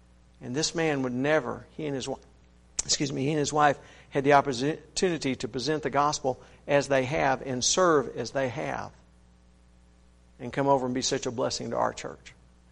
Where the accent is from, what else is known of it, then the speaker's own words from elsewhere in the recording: Texas, United States; I'm from Texas. I got a whole different culture from you people.